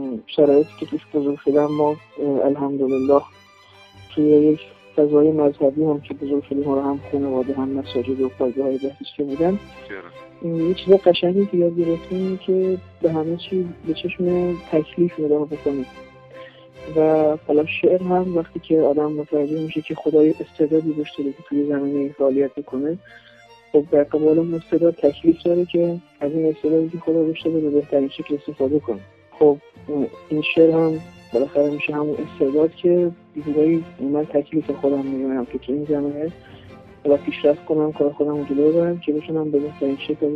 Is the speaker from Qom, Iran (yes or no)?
no; Shushtar, Khuzestan, Iran; born there; now in Ahvaz, Iran; سال 74 1334 توی شهرستان شوشتر به دنیا اومدم، خوزستان، ولی خب ساکن اهواز هستم.